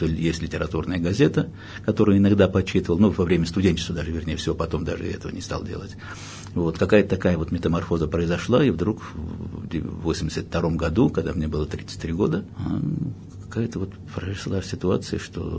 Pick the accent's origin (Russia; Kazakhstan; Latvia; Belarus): Russia; Bashkortostan; born there; Родился я в 1948 году в Башкирской ССР. Туда был направлен по службе мой папа